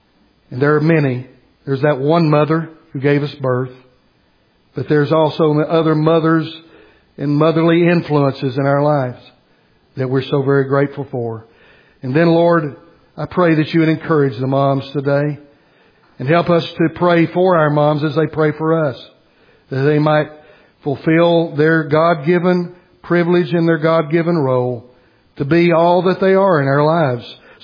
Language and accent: English; Bristol, South West England, United Kingdom; I would say a normal, typical childhood for a guy growing up in Bristol.